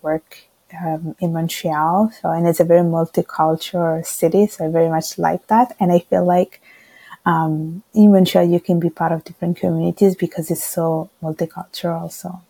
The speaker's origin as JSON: {"language": "English", "region": "northern Italy", "country": "Italy", "tie": "born or raised there", "said": "I was born and raised in Italy. I was born in the south of Italy. And then we used to move around a lot throughout the whole Italy. So I did a little bit in the south of Italy and the rest of my life in the north. And my parents are from Bangladesh."}